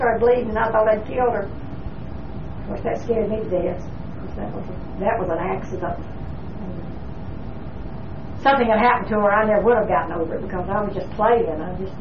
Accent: Guntersville, Alabama, United States; They didn't do it in Gunnersville. They didn't do it in my hometown.

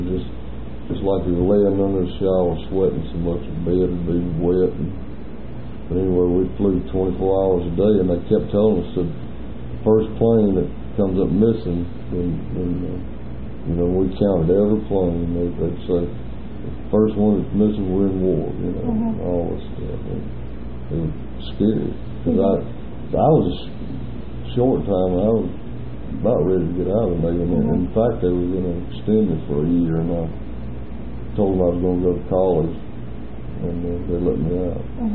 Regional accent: Alabama, United States; the blacks always call me … because I was from Alabama.

